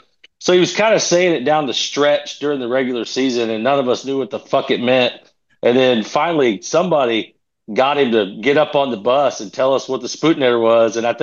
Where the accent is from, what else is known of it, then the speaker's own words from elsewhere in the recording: Houston, Texas, United States; I grew up in Houston. All my friends are huge Houston Astros fans.